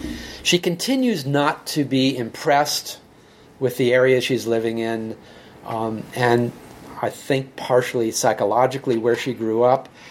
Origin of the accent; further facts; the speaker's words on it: Los Angeles, California, United States; now in Boston, United States; Every time I would go to Los Angeles, I'm based in Boston, I grew up in Los Angeles.